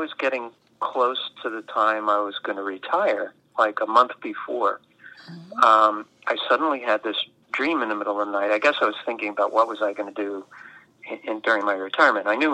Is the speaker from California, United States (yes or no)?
no; New York, United States; also born or lived in Philadelphia; I grew up in the Catskills in New York, which is beautiful in the summer, but very, very cold in the winter, and then spent most of my life in Philadelphia